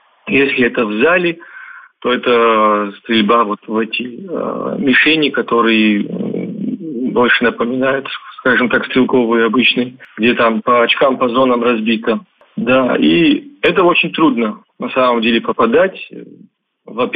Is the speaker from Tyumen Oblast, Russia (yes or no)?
no; Kabardino-Balkaria, Russia; лично мне очень этого не хватает у себя на родине, здесь, в Кабардино-Балкарии